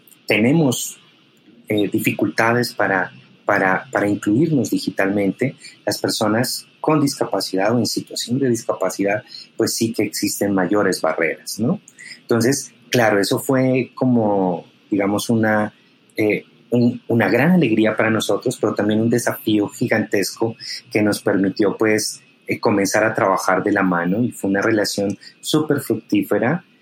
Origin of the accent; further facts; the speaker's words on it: Ipiales, Nariño, Colombia; born there; otro de los municipios donde yo nací, a Ipiales.